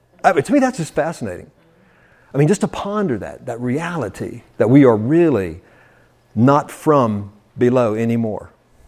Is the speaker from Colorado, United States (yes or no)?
no; Alexandria, Louisiana, United States; So I was born on the Red River in Alexandria, and that's my hometown after the flesh, in the natural.